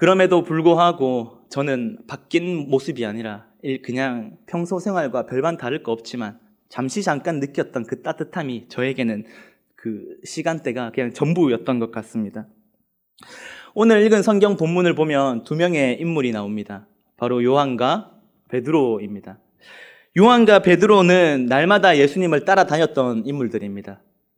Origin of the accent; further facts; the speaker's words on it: Pohang, North Gyeongsang, South Korea; 아버지와 저는 고향 땅인 포항에 있었습니다. 저는 포항 사람입니다. 포항에서 이게 나고 자랐기에 저는 포항에 있었고